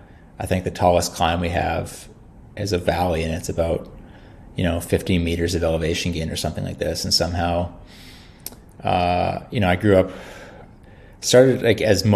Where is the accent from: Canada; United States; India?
Canada; Saskatchewan; growing up in Saskatchewan, like, you know, you were never going to get those really.